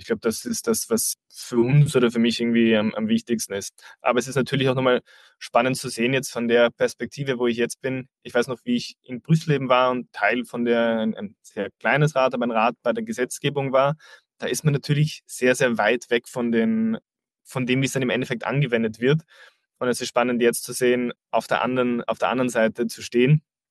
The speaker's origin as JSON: {"language": "German", "country": "Austria", "accent": "slight Austrian", "said": "ich komme jetzt nicht unbedingt aus Hamburg, sondern habe einen leicht österreichischen Einschlag."}